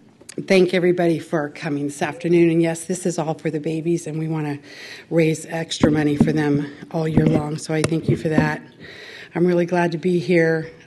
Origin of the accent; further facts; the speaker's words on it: San Francisco, California, United States; born there; I was born in 1957 in San Francisco